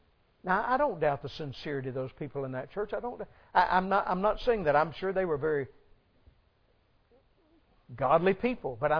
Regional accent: Atlanta, Georgia, United States; But I was growing up in Atlanta, and we lived in 16 different places in the 19 years that I lived at home, and never very far from one another

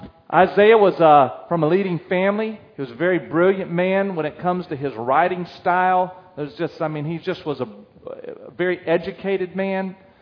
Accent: North Carolina, United States; also born or lived in Tennessee; I grew up in North Carolina and we have some beautiful bumps that we call mountains, called the Smokies, right? You know, I actually was born in Tennessee.

